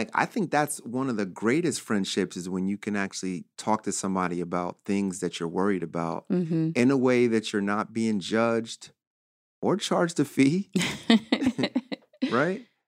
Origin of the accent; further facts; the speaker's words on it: New Jersey, United States; also born or lived in Prince George's County, Maryland; I grew up in Jersey, but I spent just about every summer in PG County in Maryland.